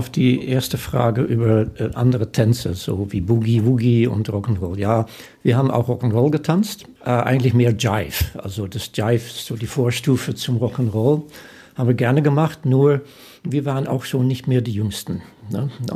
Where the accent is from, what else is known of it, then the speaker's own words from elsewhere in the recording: South Holland, Netherlands; also born or lived in Rotterdam; ich wohnte damals in Rotterdam, ich bin Holländer